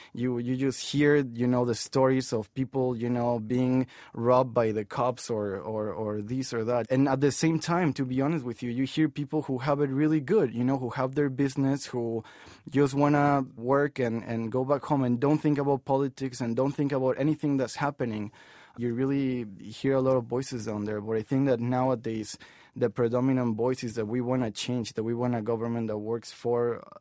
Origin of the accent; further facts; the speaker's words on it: Mexico; I was born in Mexico and because I am Mexican.